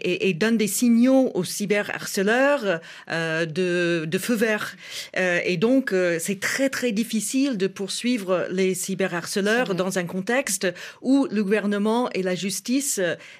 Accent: United States; French is a second language; les deux pays que je connais le mieux, donc les États-Unis, mon pays d'origine

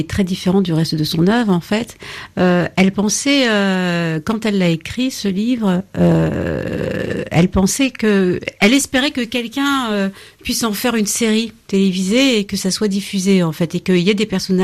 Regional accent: Normandy, France; Moi, je suis métisse. Alors, c'était tu viens d'où? Alors, je disais, je suis normande aussi.

